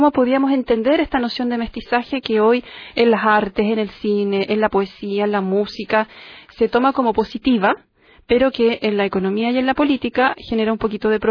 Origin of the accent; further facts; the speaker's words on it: Chile; una herencia que tenemos nosotros como sociedad chilena